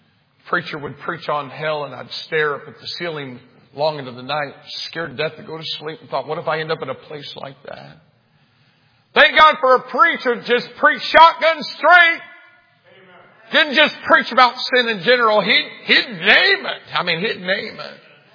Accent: Brazil, Indiana, United States; also born or lived in Greencastle, Indiana; We moved from Greencastle, Indiana to Brazil, Indiana. My dad bought a little mini farm, and across the street from us … unchurched, unsaved, four little kids. I was 5 years of age.

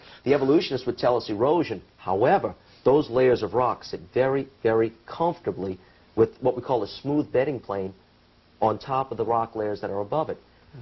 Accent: Louisiana, United States; That's my hometown, so I can talk about that.

